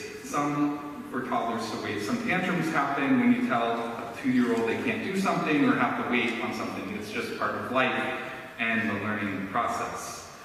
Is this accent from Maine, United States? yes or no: yes; Maine, United States; so I grew up in Maine, and all of my family is still here in New England